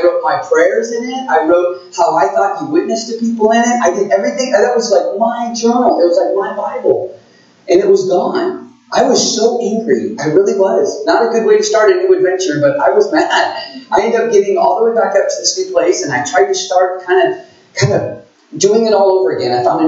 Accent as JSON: {"language": "English", "region": "California", "country": "United States", "tie": "born or raised there", "said": "When I grew up, I grew up in California, where I actually went to school in Southern California."}